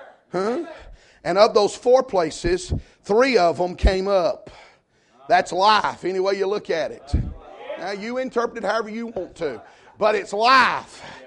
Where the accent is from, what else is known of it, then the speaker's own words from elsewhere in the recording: Georgia, United States; Hey, I come from Georgia, and we are the cursed state when it comes to kudzu.